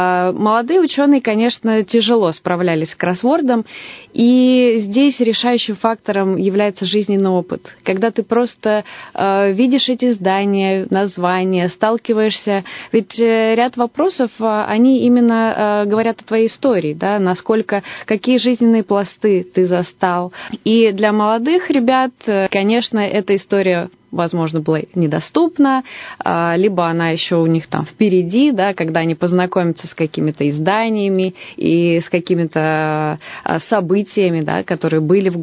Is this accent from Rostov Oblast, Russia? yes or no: yes; Taganrog, Rostov Oblast, Russia; also born or lived in Moscow / Novosibirsk; now in Irkutsk, Russia; Я приехала сюда из города Новосибирска. Вообще, я и не из Новосибирска. Сама училась в Москве, а родом из города Таганрога, Ростовской области. Я южанка.